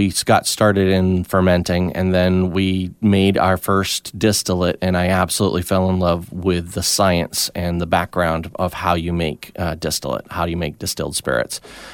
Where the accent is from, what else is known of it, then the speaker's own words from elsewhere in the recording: Mexico; I grew up in Mexico.